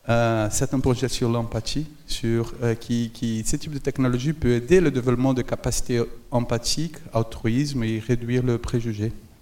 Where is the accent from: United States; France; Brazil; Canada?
Brazil; French is a second language; je parle français comme ça parce que je viens du Brésil